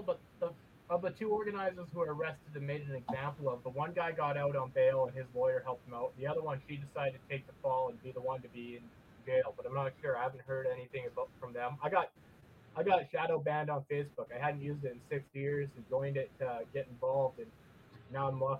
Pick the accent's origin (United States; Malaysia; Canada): Canada; I'm from Canada.